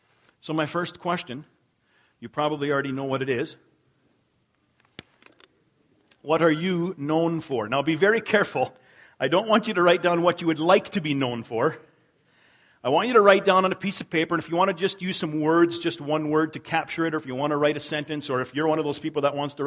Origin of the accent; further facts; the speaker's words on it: Canada; And I'm known for being Canadian, though I never say A.